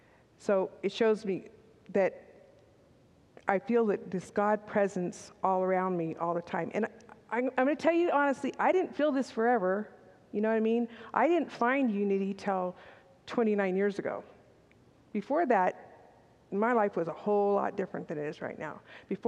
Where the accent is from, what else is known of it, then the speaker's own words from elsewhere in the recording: San Diego, California, United States; I'm from San Diego, with the ocean waves crashing and the sun setting.